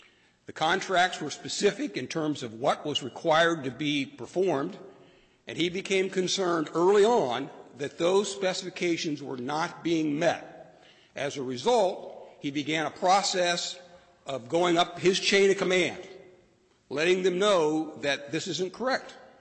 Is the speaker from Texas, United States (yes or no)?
no; Cincinnati, Ohio, United States; I'm from Cincinnati, Ohio